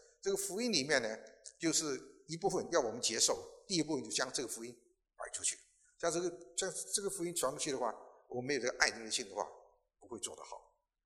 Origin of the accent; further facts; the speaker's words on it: China; 人们对我们中国人对这个对得起这句话呢，这句话呢很敏感也很清楚啊